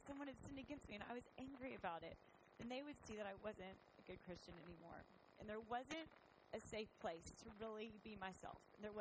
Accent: San Antonio, Texas, United States; I grew up here in San Antonio, just a few streets over in Almas Park.

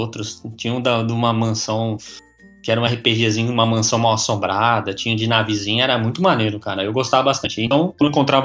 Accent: São Paulo, Brazil; Sou de São Paulo, já trombei você no metrô uma vez.

